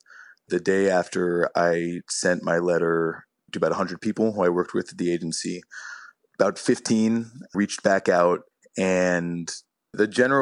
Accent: United States; that was not my experience growing up in the States. I felt very confident and safe being Jewish.

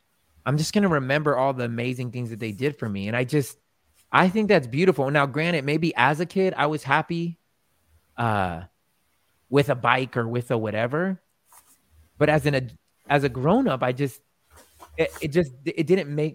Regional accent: Germany; For some of y'all don't know, I was born and raised in Germany.

